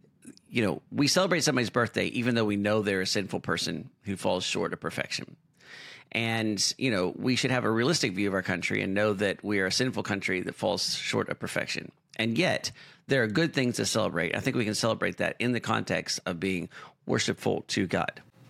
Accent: United States; as an American, I'm excited to celebrate the United States on a pretty important birthday coming up here, the 250th.

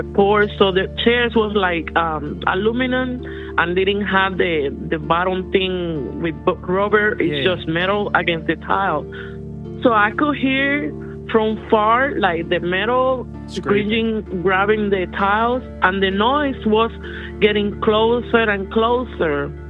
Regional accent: Cincinnati, Ohio, United States; I'm calling from California, but I'm just visiting my daughter I'm from Cincinnati, Ohio, originally.

